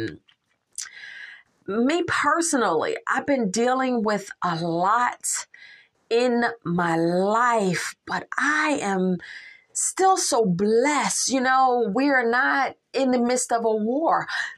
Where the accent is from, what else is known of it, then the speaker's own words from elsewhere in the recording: Philadelphia, Pennsylvania, United States; I was growing up in Pennsylvania. I lived in Philadelphia when I, you know, was growing up. And then I lived in a few other parts of Pennsylvania